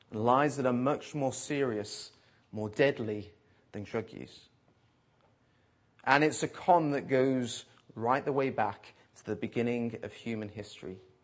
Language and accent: English; United Kingdom; And of course, being British